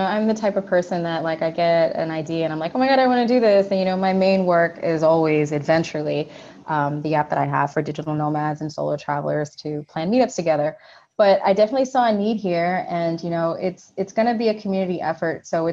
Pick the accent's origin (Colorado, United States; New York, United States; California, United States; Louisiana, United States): New York, United States; But I haven't, you know, as a New Yorker, I haven't driven a car since the year 2006.